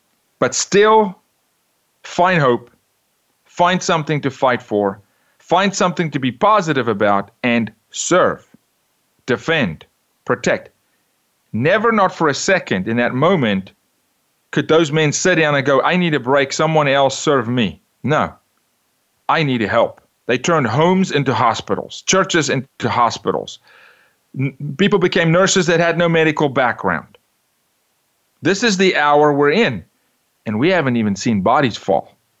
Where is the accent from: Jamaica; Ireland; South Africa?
South Africa; now in United States; Of course, I'm from South Africa, but I believe I know my American history well